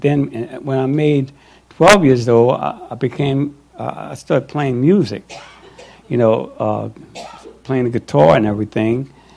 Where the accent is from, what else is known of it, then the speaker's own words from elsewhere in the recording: New Orleans, Louisiana, United States; I was born in New Orleans, and I had an older sister, an older brother, and then a younger sister that was adopted. And we lived in the 8th Ward. That's where we lived.